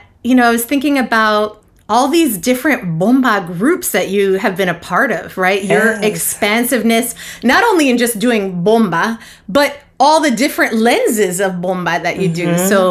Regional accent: New York City, New York, United States; You know, my family comes from New York City, right? Ooh. So I grew up around East Harlem folks, mm-hmm. and moms from the Lower East Side. And of course, we have so many powerful Boricuas and so much beautiful culture.

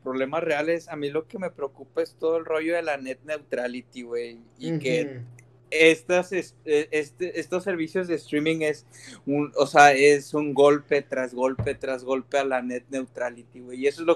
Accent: Mexico; es como valientes mexicanos, es una batalla que nos toca

